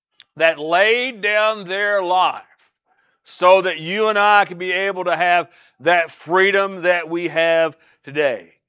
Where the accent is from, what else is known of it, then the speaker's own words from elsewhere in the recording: United States; I am so glad today and proud to say today that I am an American.